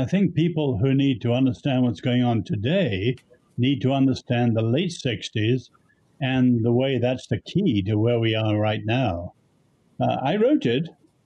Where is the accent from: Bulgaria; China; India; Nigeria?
China; now in United States; But I grew up in China with lots of Americans, both at school and in Nanjing, where we lived in the capital.